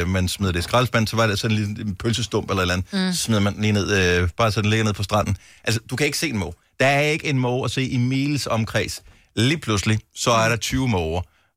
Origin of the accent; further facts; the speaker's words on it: Bogense, Region of Southern Denmark, Denmark; jeg voksede op i Bogens ude ved målen